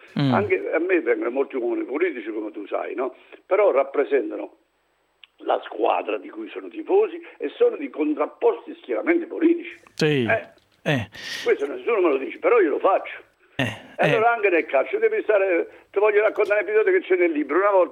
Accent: Larino, Molise, Italy; Larino, che è il mio paese.

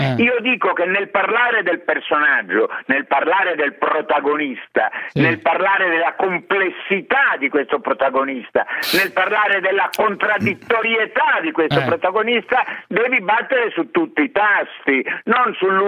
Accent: Sicily, Italy; Perché io peraltro sono siciliano.

